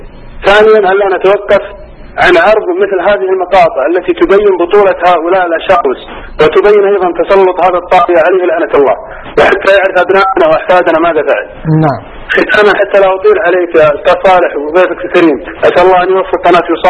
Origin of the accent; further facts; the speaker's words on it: Saudi Arabia; نحن مقصرين كسعوديين مع الأخوان في سوريا،